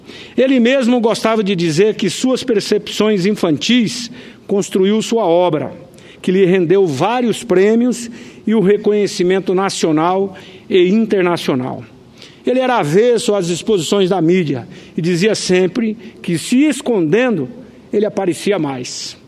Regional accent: Mato Grosso, Brazil; E como mato-grossense, e com grande parte da minha vida acadêmica realizada em Mato Grosso do Sul

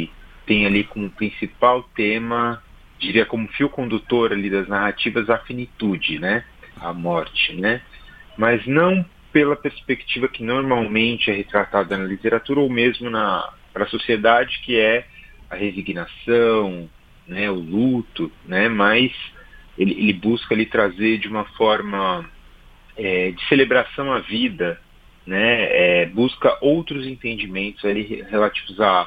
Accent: São Paulo, Brazil; Eu moro aqui em São Paulo, né? Sou paulistano e nasci aqui e me criei aqui na zona leste de São Paulo, aqui na Coab 1, que fica ali em Pedro Alvim, Itaquera, né?

